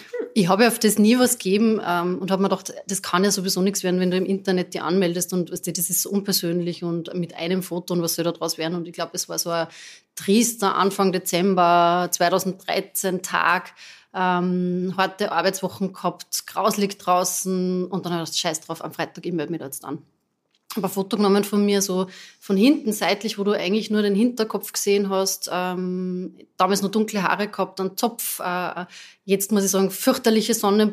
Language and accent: German; Salzkammergut, Austria; ich bin ja wirklich im Salzkammergut aufgewachsen